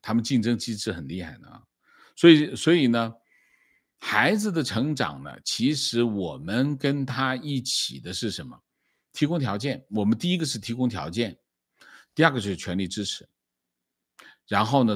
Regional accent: Jiangxi, China; now in United States; 就是我们江西人，是个赣州的

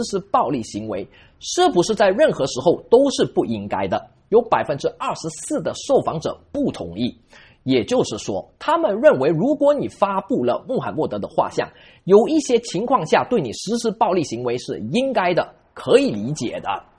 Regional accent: Malaysia; 第二个例子，我的老家马来西亚。

